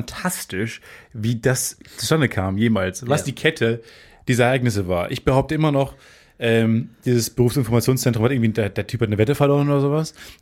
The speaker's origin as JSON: {"language": "German", "town": "Carmen", "country": "Germany", "said": "ich komme aus Carmen"}